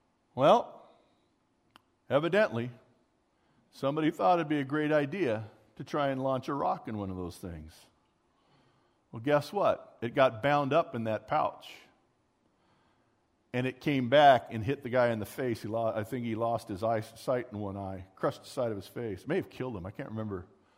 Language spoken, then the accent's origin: English; Glendora, California, United States; when I grew up in Glendora